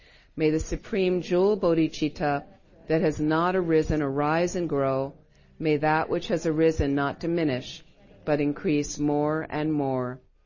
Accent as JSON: {"language": "English", "country": "United States", "said": "And I used to joke with a friend, because I'm so American"}